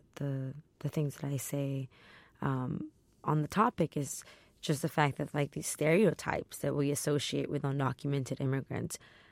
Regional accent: Texas, United States; I think about my home state of Texas, and I have friends whose like family has been there for generations

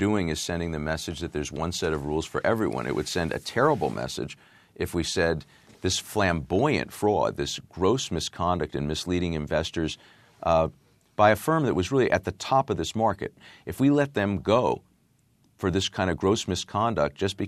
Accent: Manhattan, New York, United States; I'm an impatient guy. I'm from Manhattan.

